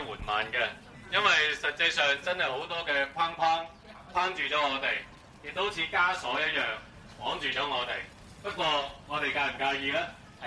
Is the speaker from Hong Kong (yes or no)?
yes; Hong Kong; 政府能够放宽返信任返我们香港人